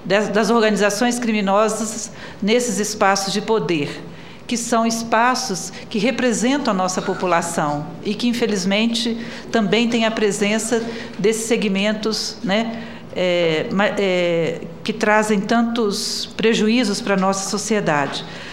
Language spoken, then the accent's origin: Portuguese; Espírito Santo, Brazil; Eu sou do Estado do Espírito Santo e tive a oportunidade de acompanhar de perto um pouco a situação lá do nosso Estado.